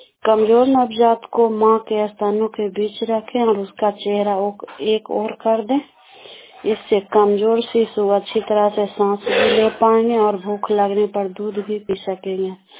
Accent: Daniyawan, Bihar, India; मैं दनियामा ब्लॉक के रहने वाली हूँ।

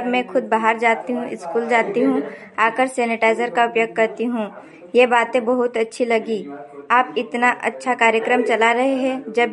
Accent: Borgaon, India; मैं बोरगांव से हूँ।

